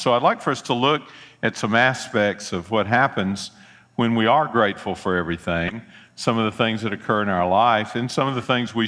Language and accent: English; Memphis, Tennessee, United States; I'm from Memphis. You know, I don't have a southern accent, but still.